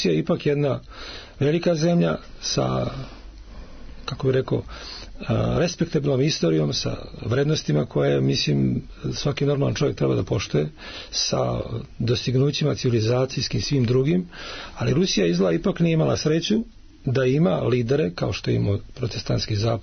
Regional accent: Serbia; mi smo Srbi stalno razvučeni negde između emocija i razuma.

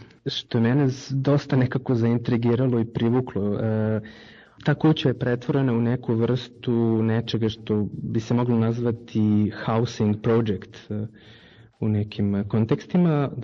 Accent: Bosnia & Herzegovina; also born or lived in Serbia / Pančevo; now in Paris, France; rođen sam u Jugoslaviji, odrastao sam u Bosni i Srbiji, živeo sam u Pančevu duži niz godina, poslednjih 5 godina živim u Parizu, u Francuskoj.

